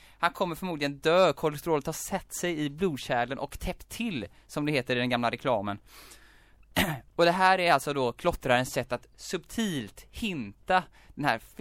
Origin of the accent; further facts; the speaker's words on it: Gothenburg, Västra Götaland County, Sweden; Speciellt då vid Huxbo-området där jag kommer ifrån.